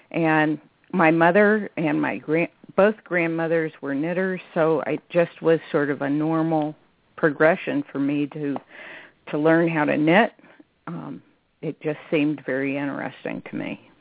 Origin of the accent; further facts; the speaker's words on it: Alton, Illinois, United States; I actually grew up across the river from St. Louis. So I came from Alton, Illinois, which is a river town. And so I was exposed to very Midwestern culture.